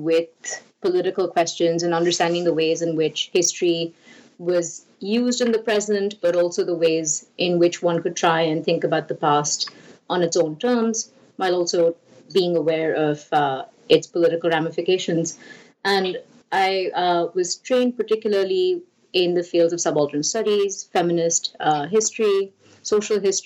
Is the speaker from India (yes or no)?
yes; India; I grew up in India